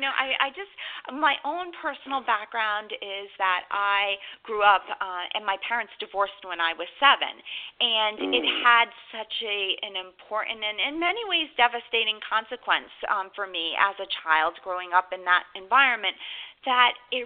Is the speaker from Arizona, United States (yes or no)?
no; New Jersey, United States; And then, you know, I grew up in New Jersey